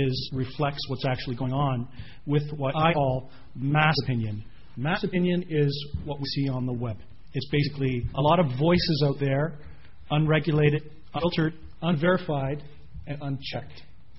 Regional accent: Canada; even as a Canadian

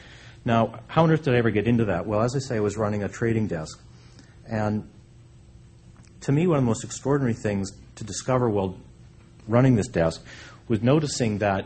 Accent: Canada; Well, I'm Canadian, so I felt like I was coming home in a certain respect.

